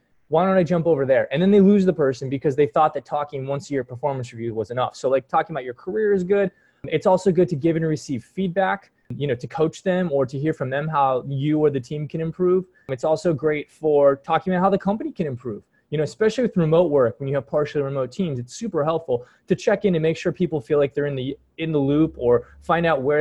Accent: East Coast, United States; also born or lived in San Francisco; now in New York City, United States; I was previously living in San Francisco, decided to make the move back to the East Coast where I'm from

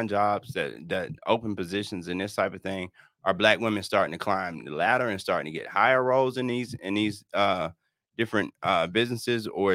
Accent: Alabama, United States; I'm from Alabama, but it's all right.

